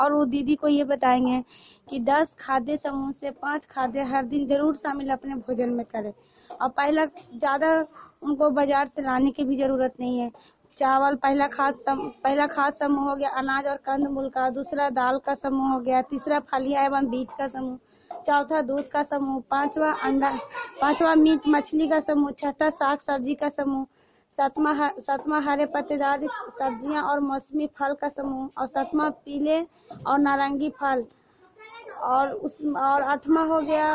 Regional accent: Dahor, Bihar, India; ग्राम दाहोर बिहार के निवासी हैं

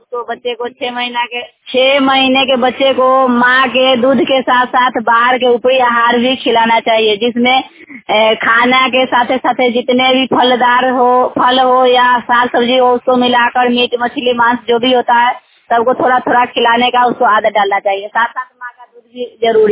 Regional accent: Majhauli, Bihar, India; मैं मझौली खेतर पंचायत के रहने वाली हूँ और मुजफ्फरपुर जिला मुसहरी प्रखंड के।

